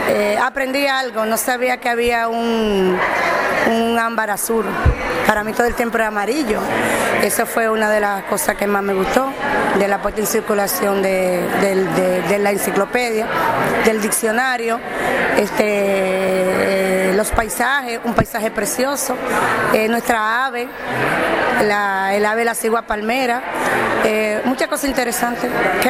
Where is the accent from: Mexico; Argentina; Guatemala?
Mexico; Soy enciclopédico mexicano de medio ambiente.